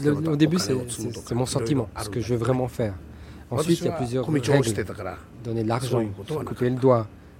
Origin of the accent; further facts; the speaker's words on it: Okinawa, Japan; French is a second language; En fait, quand j'ai quitté Okinawa。J'ai réécouté la musique d'Okinawa. En fait, en revenant à Okinawa, que j'ai décidé d'en faire.